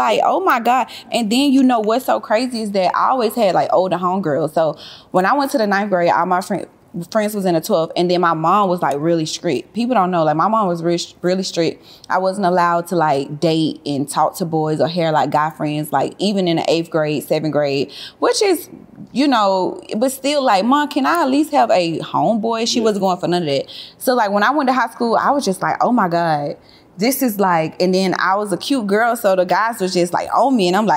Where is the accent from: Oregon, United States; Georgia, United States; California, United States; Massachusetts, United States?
Georgia, United States; Atlanta; I grew up in John Holt, which is Castleberry. So I walked through the Bluff. I walked through Vine City to get to school. So that was like the next place other than where I was, which was the West End. So the Peter Street is like the Buckhead of the West Side of Atlanta.